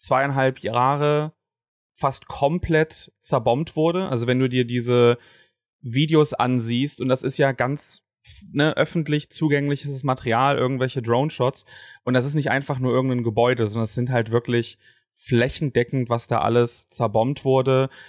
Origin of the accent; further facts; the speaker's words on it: Germany; also vor allem auch bei uns in Deutschland, ne, mit unserer tollen Staatsräson